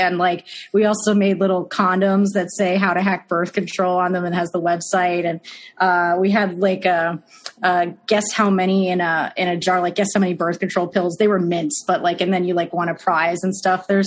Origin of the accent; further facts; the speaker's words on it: Arlington, Virginia, United States; And I'm from Arlington, Virginia. So I'm like, yes, my hometown likes me